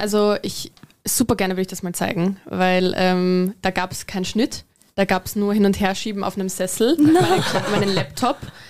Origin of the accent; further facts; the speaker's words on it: Burgenland, Austria; ich bin im Burgenland aufgewachsen mit so konservativen Menschen